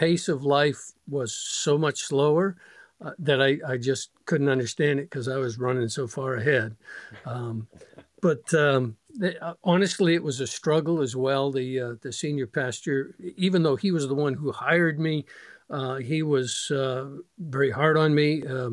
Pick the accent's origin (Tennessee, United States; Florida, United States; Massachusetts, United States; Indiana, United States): Massachusetts, United States; Malden; I was at Maplewood Baptist in Malden. Obviously, you know where that is. Growing up in Malden.